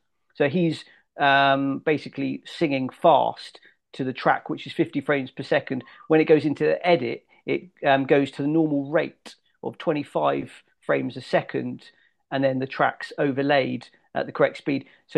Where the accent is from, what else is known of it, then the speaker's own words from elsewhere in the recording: South West England, United Kingdom; I'm from Devon, and he's from Whitstone in near Exeter.